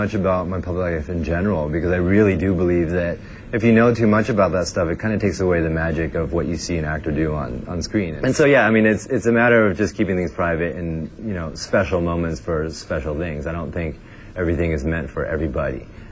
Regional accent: San Francisco, California, United States; I felt growing up in San Francisco, there's a huge Chinese community there, and a lot of my friends growing up in high school, all that, were also Chinese.

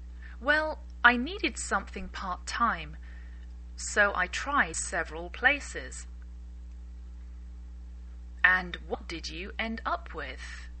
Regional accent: England, United Kingdom; I'm English.

